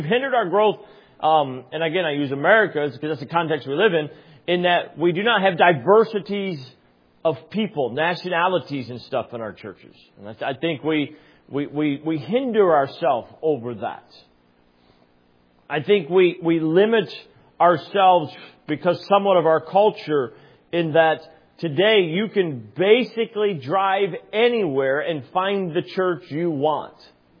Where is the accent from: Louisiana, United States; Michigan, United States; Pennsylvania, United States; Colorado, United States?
Michigan, United States; Wow, man, we're from Michigan.